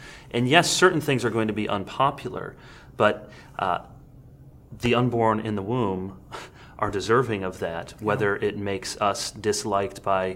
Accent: United States; this is here as I'm thinking of as an American

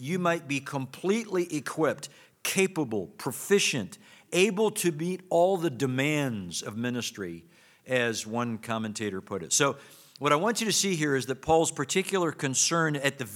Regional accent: Scotland, United Kingdom; said I was from Scotland, I realized that I was probably going to disappoint all of you that I don't sound like

